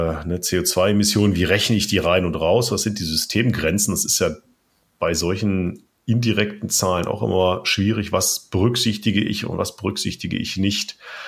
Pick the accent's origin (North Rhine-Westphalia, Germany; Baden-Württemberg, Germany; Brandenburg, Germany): North Rhine-Westphalia, Germany; Ich komme aus dem Ruhrgebiet mit der Steinkohleindustrie in Deutschland